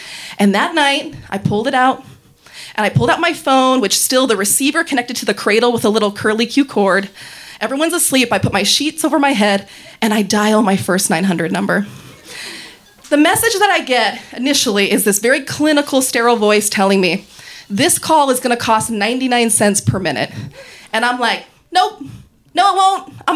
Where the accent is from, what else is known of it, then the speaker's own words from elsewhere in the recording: Reno, Nevada, United States; I'm from Reno, Nevada.